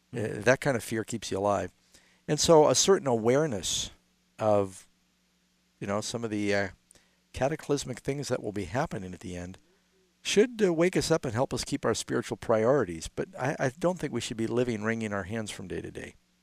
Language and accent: English; New York City, New York, United States; And I grew up in New York City during the heroin era